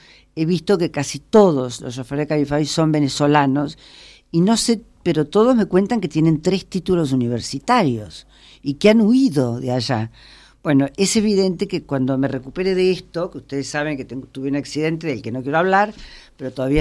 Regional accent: Córdoba, Argentina; now in Mexico; un artista cordobés, compatriota mío, yo soy cordobesa

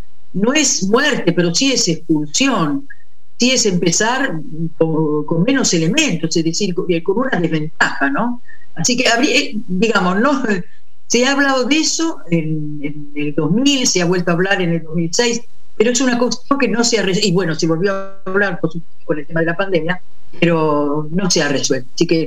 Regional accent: Italy; yo soy italiana, estudié en escuelas estatales, universidad estatal, que en Italia es lo normal.

